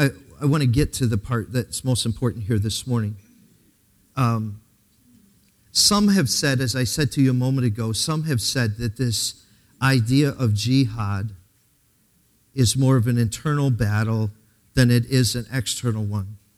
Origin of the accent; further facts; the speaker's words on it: Pennsylvania, United States; Listen, I'm from Pennsylvania, right?